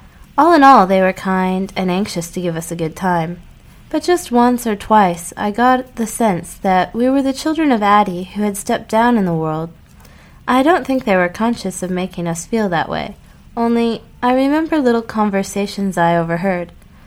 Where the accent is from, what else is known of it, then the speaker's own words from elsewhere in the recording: Leeds, Yorkshire and the Humber, United Kingdom; accent: Leeds; once I began to lose my Leeds accent, the intonations I kept were those of my mother.